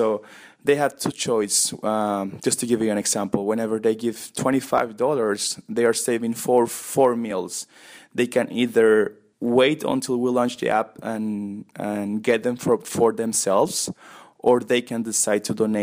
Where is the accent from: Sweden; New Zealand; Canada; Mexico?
Mexico; moved away as an adult; also born or lived in Germany / Brazil; now in United States; I'm from Mexico originally. I study half of my undergrad in Mexico, half of it in Germany. I worked for 2 years in Siemens in Munich. After that, I was transferred to Brazil. I lived for 2 years in Brazil.